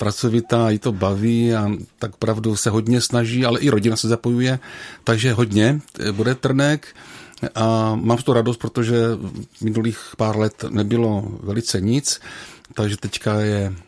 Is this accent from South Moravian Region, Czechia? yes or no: yes; Hodonice, South Moravian Region, Czechia; now in Strání, Czech Republic; Ano, pocházím z obce Hodonice, z farnosti Tasovice